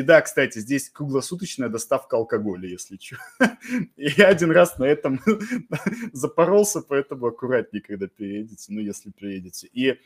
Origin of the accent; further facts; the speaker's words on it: Russia; Мы ответили, что мы там из России и так далее, и так далее.